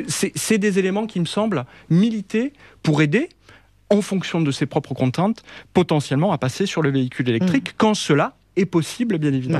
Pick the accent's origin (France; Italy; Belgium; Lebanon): France; Saint-Gaudens, Occitanie; moi je suis originaire de Saint-Gaudens, donc j'adore cette région